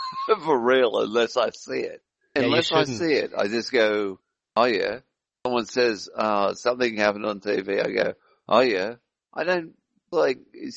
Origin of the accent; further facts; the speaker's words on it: Australia; the biggest ritual I know as a Australian